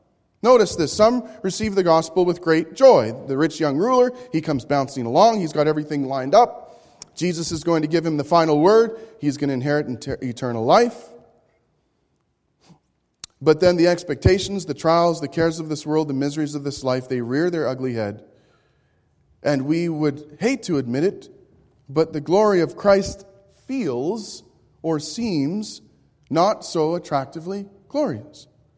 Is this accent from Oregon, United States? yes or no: no; Savannah, Georgia, United States; I'm that carpetbagger from Savannah. And I speak Canadian.